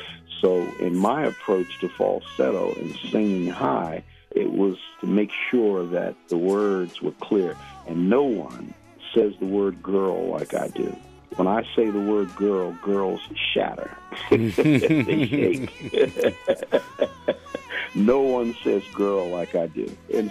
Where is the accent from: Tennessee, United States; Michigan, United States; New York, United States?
New York, United States; Brooklyn; I grew up with him in the Fort Greene in Brooklyn. So I was like 11.